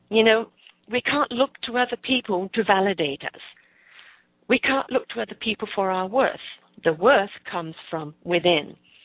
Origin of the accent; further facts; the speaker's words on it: England, United Kingdom; also born or lived in South Africa / United States; now in Canada; I was born and raised in England. I moved with my mother to South Africa with our border collie dog. I then moved to the States for a short while. Then I moved to Canada. I'm coming up 32 years here now.